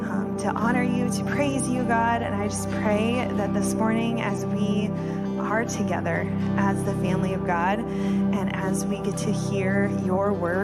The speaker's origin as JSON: {"language": "English", "region": "Texas", "country": "United States", "said": "Relative, I'm from Texas. I understand my Texas friends, this is not hot."}